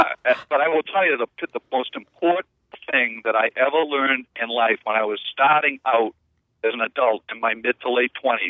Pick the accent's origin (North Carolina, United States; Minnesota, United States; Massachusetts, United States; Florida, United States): Massachusetts, United States; Charlestown; also born or lived in Wyoming; I grew up in Charlestown. I had an uncle that did life in federal prison